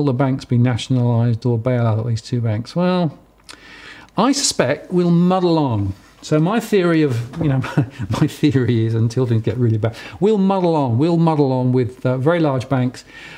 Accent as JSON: {"language": "English", "country": "United Kingdom", "said": "Tea, of course. I'm British."}